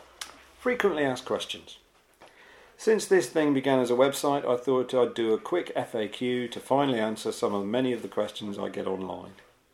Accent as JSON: {"language": "English", "town": "Derby", "region": "East Midlands", "country": "United Kingdom", "said": "I'm from the East Midlands, Derby actually, and I go back up there a lot."}